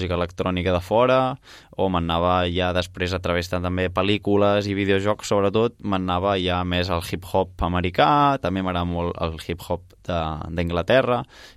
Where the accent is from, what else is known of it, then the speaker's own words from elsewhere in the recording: Manresa, Catalonia, Spain; now in Barcelona, Spain; jo sóc de Manresa i ara estic vivint a Barcelona